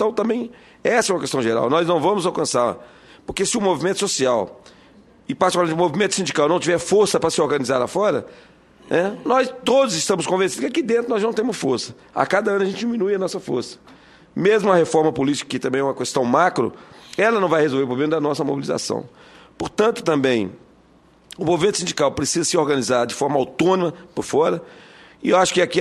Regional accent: Minas Gerais, Brazil; sou motorista de profissão, sou de Minas Gerais, eu fui presidente do sindicato lá

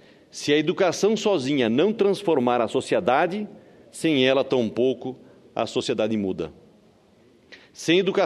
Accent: Rondônia, Brazil; Como brasileiro, amo meu país. Como cidadão, desejo trilhar um caminho em prol ao desenvolvimento do Brasil.

